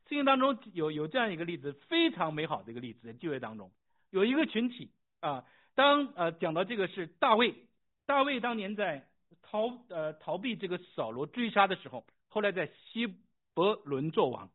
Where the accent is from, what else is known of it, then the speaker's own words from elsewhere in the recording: China; 我们都是从这个中国大陆来的，是吧？